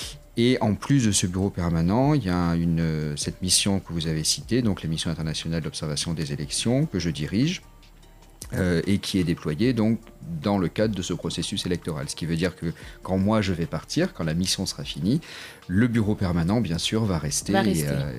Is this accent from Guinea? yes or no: no; France; Que ce soit pour mon pays d'origine, la France